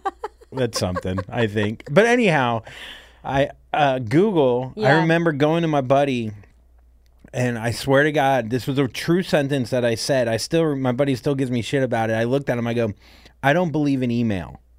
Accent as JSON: {"language": "English", "town": "Port St. Lucie", "region": "Florida", "country": "United States", "tie": "born or raised there", "also_born_or_lived": "Miami", "said": "I was born in Miami, but then my family moved to a place called Port St. Lucie, Florida."}